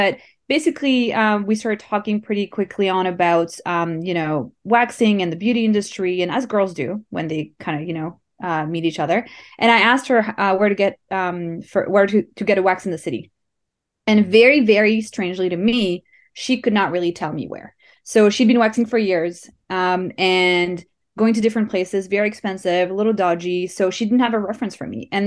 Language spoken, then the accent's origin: English; France; now in Canada; I'm from France originally. I came to Canada in 2010.